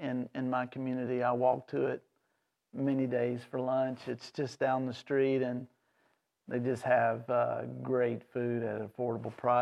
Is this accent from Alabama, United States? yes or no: yes; Birmingham, Alabama, United States; But I grew up in the suburbs of Birmingham, Alabama, and I graduated